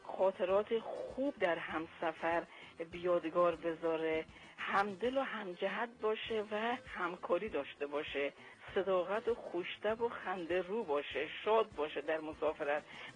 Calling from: Ramsar, Mazandaran, Iran; ما مازندرانی هستیم. من از رامسر زنگ میزنم.

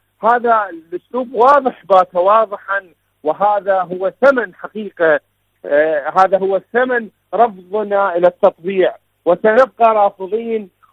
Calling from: Iraq; من العراق.

